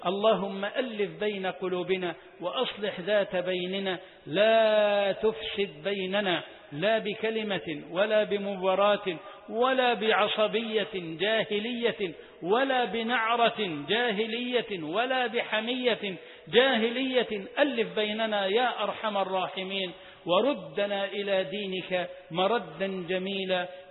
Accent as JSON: {"language": "Arabic", "country": "Egypt", "said": "بلدنا مصر"}